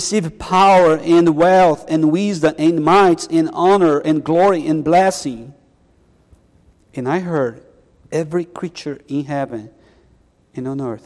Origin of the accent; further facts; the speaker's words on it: Brazil; I'm from Brazil.